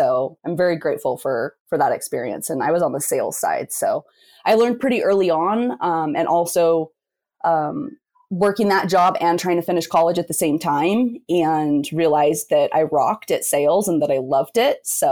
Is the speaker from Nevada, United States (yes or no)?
yes; Reno, Nevada, United States; now in San Diego, United States; So I actually grew up in the Reno, Tahoe area into a big, fun, crazy adventure action sport family.